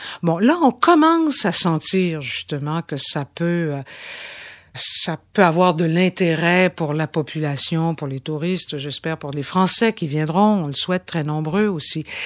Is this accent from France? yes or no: no; Quebec, Canada; Il y en a encore un peu chez nous, au Québec et au Canada.